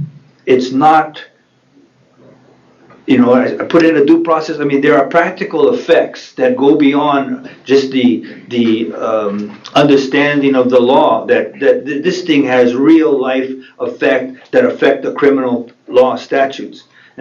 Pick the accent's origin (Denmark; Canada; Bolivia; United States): United States; Hawaii; I'm from Kauai, and I'm over here on the Big Island